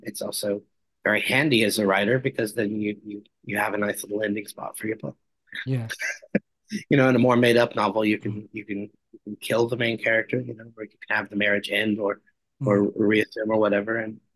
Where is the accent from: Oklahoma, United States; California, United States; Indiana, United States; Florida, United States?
Oklahoma, United States; Maybe a stupid thing to say, but growing up in Oklahoma, I didn't really think of it as part of the South.